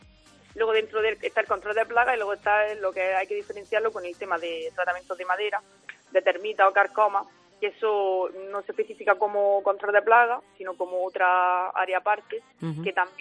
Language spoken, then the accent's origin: Spanish; Motril, Andalusia, Spain; Somos aquí de la zona, en plan, somos de Motril de toda la vida